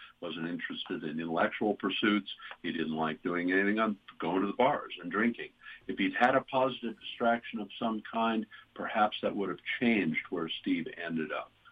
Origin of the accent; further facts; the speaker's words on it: Australia; You know, I grew up in Australia, and my grandfather and uncle would give me a glass of beer as a young boy once in a while.